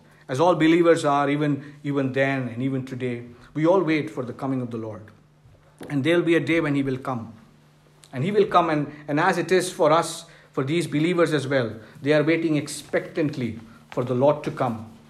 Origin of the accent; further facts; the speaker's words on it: India; because I come from India